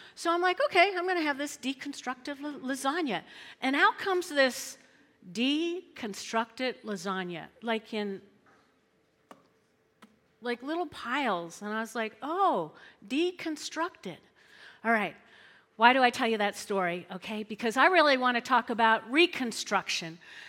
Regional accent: New Jersey, United States; Now, I'm from North Jersey. That's the home of the Italians, okay?

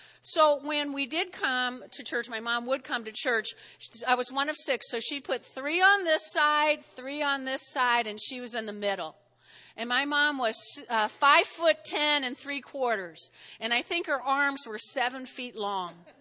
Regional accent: New Jersey, United States; now I grew up in North Jersey, and we would go to Jones Beach, which is actually on the New York side

